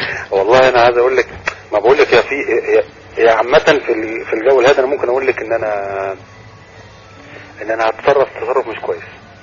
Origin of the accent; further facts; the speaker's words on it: Egypt; فانا شايف ان التسامح مش بقضية كبيرة عندنا في مصر.